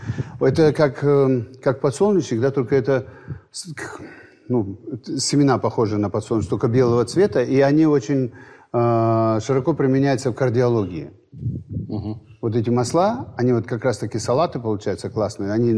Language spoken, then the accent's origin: Russian; South Kazakhstan, Kazakhstan; я вот вырос в Южном Казахстане